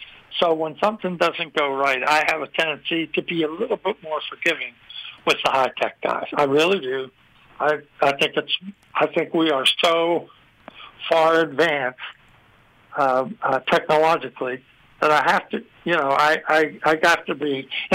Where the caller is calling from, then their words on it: St. Augustine, Florida, United States; I'm calling from St. Augustine, Florida